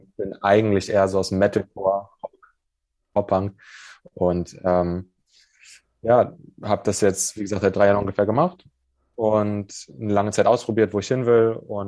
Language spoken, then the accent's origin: German; Hamburg, Germany; Ich komme aus Hamburg